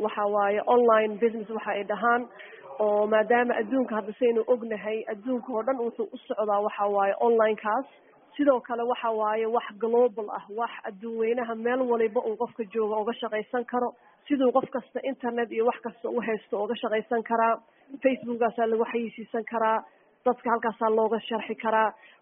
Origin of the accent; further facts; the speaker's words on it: Canada; Aniga waddankan Canada aan joogo aan ku barbaaray 25 sano baad degnaa.